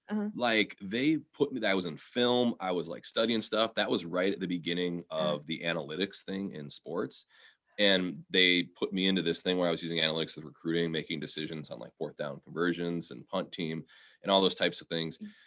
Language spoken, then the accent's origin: English; Neenah, Wisconsin, United States; And then I took a job with Oshkosh Defense, which I grew up in Neenah.